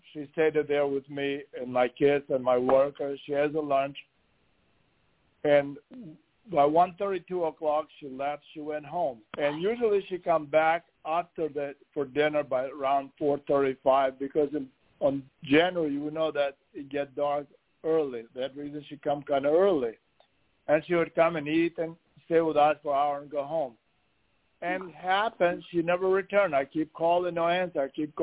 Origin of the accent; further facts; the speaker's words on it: Kosovo; English is a second language; moved away; I'm from Kosovo, and I came to this country in 1980.